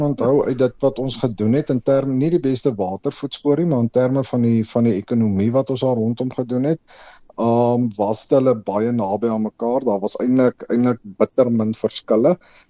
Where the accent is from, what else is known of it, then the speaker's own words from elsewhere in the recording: Hopetown, Northern Cape, South Africa; also born or lived in Bridgetown; ek het groot geword in die Noord-Kaap. So die eerste 5-6 jaar van my lewe op Bridgetown en daarna op Hopetown. So ek kom maar uit 'n vee-area uit, Hopetown net teen die Oranje rivier, so daar's 'n klompie besproeiing ook